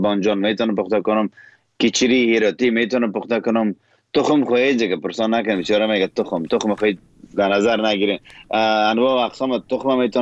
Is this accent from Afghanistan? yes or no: yes; Kabul, Afghanistan; also born or lived in Herat; خب بدون شک زادگام هرات، اما در کابل ما بزرگ شدم.